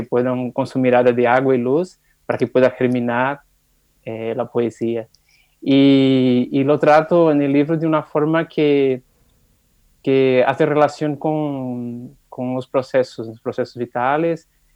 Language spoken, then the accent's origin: Spanish; Northeast Brazil, Brazil; Spanish is a second language; tenemos también una región que es casi desértica, digamos, ¿no? Es semiárido, que es de donde vengo, y se llama en portugués sertão